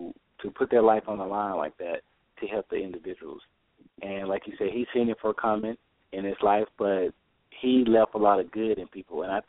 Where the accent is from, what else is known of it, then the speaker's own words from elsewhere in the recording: the South, United States; people, you know, the way we talk, you know, we're from the South.